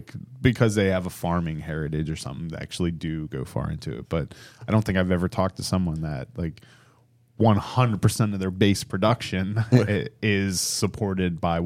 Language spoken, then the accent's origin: English; Pittsburgh, Pennsylvania, United States; That's the growing up in Pittsburgh. That was the same saying for corn in the western Pennsylvania area.